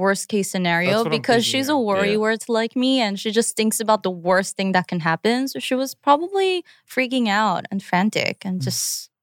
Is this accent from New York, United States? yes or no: yes; Long Island, New York, United States; I'm from Long Island.